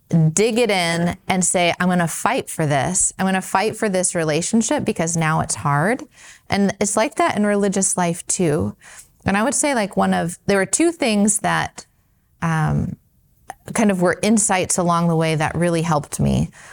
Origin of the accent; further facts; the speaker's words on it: Denver, Colorado, United States; So I met our sisters when I was in high school. I'm from Denver, and I was first drawn to our apostolic life.